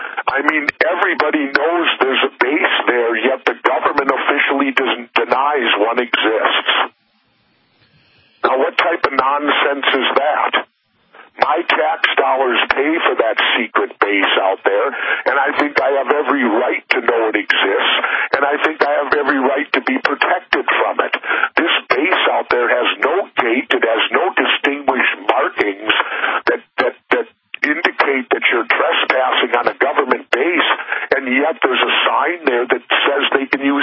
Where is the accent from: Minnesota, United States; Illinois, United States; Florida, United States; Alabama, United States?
Minnesota, United States; Minneapolis; The way it worked when I grew up in South Minneapolis is if you're paying out the money, that makes you the boss.